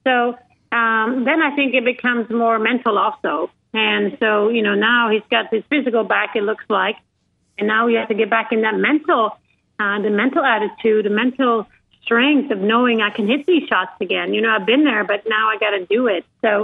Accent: Sweden; growing up in Sweden, we had a golf club, and it was 10 to 15 boys, and there were two girls.

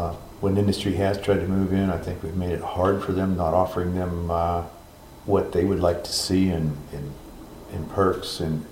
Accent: Meadville, Pennsylvania, United States; I can remember growing up in Meadville

